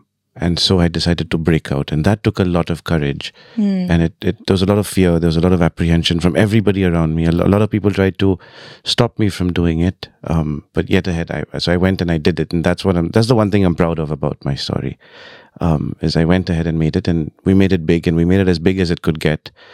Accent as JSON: {"language": "English", "region": "London", "country": "United Kingdom", "tie": "born or raised there", "lives_now": "India", "said": "And now I find myself moving back to London, which is where I studied and grew up in."}